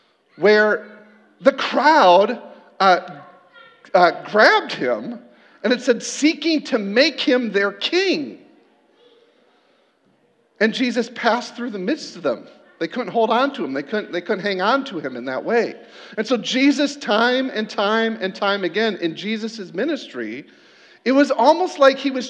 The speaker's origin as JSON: {"language": "English", "country": "United States", "said": "I'm from America. Like, we like perfected celebrity culture and influencer culture. All we want as Americans is crowds."}